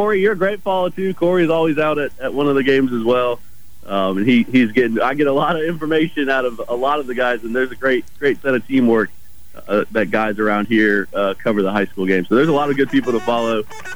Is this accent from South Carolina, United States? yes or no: no; Pensacola, Florida, United States; and I grew up in Pensacola, so I know it's such a entrenched thing in our lives.